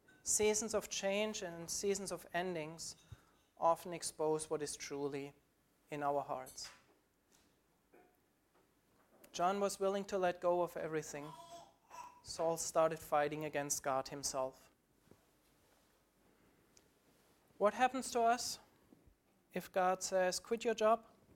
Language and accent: English; Germany; English is a second language; growing up in Germany, growing up being very sheltered, having enough to eat all the time